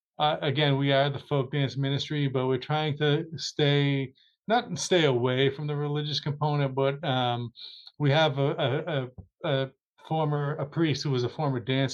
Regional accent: Boston, Massachusetts, United States; oh, where are you from? I'm from Boston.

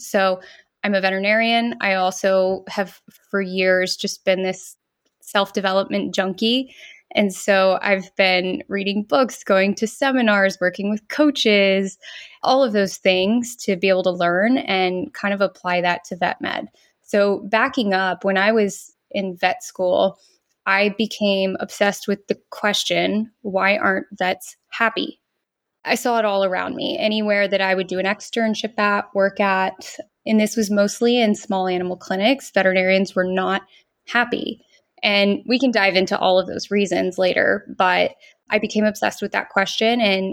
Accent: Texas, United States; I'm from Texas. I had moved to New York for the job.

